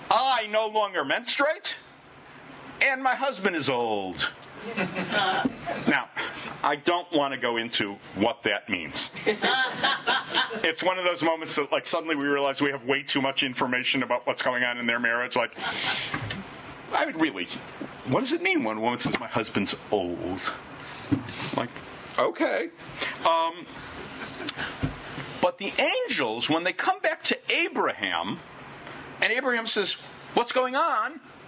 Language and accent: English; Illinois, United States; I grew up in Illinois, and I grew up really on Abe Lincoln stories.